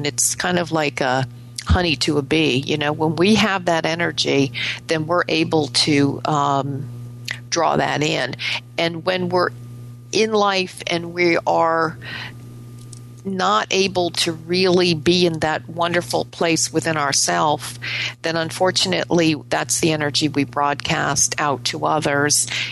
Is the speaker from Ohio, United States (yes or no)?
no; Massachusetts, United States; You know, I'm from Massachusetts.